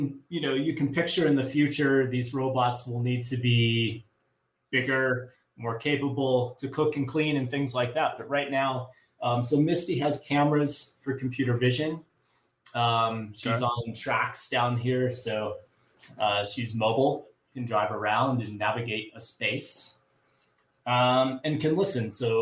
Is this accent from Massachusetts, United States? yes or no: no; New Mexico, United States; a flyer for this robotics competition that was going to be going on in a couple hours from where I grew up in New Mexico.